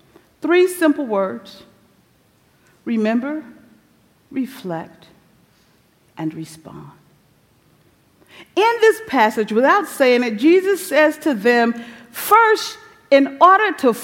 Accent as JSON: {"language": "English", "town": "Kansas City", "region": "Missouri", "country": "United States", "tie": "born or raised there", "moved": "yes", "said": "Growing up in Kansas City, Missouri, which is why I tried to convince myself that this snow is no big deal, but I grew up there, and then I left."}